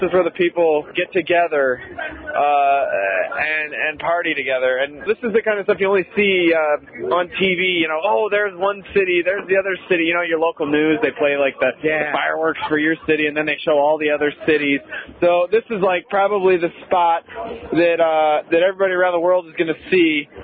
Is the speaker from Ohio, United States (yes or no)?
no; Seattle, Washington, United States; Yeah, so it'll be some time before anybody in my hometown is getting ready to celebrate.